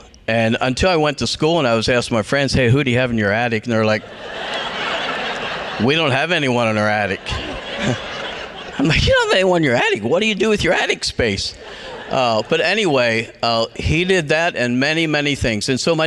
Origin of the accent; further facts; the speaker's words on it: Pennsylvania, United States; We were raised in Southern Lancaster County on a large farm with a very small house. There was eight kids.